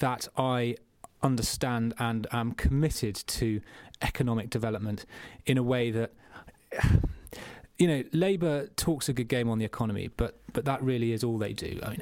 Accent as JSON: {"language": "English", "town": "Harrogate", "region": "Yorkshire and the Humber", "country": "United Kingdom", "tie": "born or raised there", "accent": "Yorkshire", "said": "my thick Yorkshire accent. So for those who don't know, my background is I was born in Harrogate, brought up, as I say, in Yorkshire, and now working with my father just outside Wetherby."}